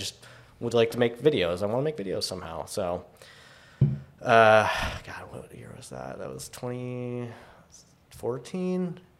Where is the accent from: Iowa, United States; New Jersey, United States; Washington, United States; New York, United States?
Washington, United States; Woodinville; also born or lived in Shoreline; I'm from Washington, born in Woodinville, and then moved to Shoreline when I was like in high school.